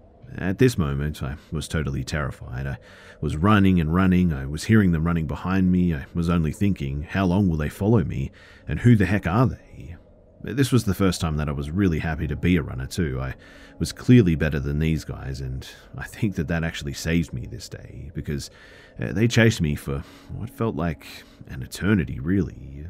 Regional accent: France; English is a second language; Please forgive me too if anything I said was spoken a little bit weird, as like I said, I am from France.

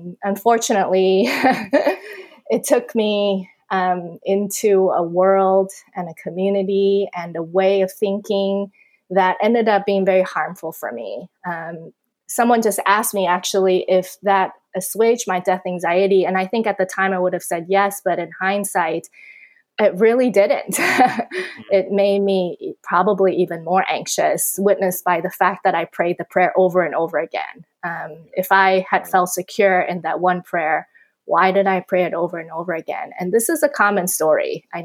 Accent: Taiwan; I grew up in Taiwan, so I grew up reading kind of Chinese mythology books

